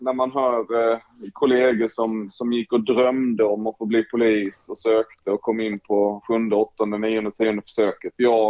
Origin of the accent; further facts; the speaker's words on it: Halmstad, Halland County, Sweden; moved away as an adult; Så att lite längre norrut, men fortfarande längs havet och på västkusten. Men ja, flyttade därifrån vid, vad kan jag vara, 22 års åldern.